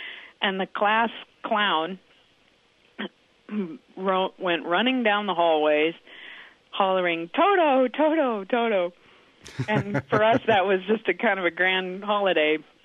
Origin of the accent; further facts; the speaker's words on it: Lincoln, Nebraska, United States; now in Silverton, United States; I grew up in Lincoln, Nebraska